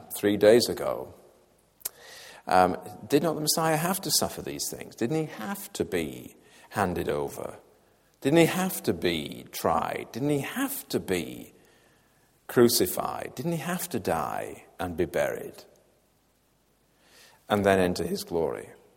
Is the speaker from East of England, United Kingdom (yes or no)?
no; Yorkshire and the Humber, United Kingdom; Where I grew up in Yorkshire, the east coast of Yorkshire was serviced by RAF Leconfield.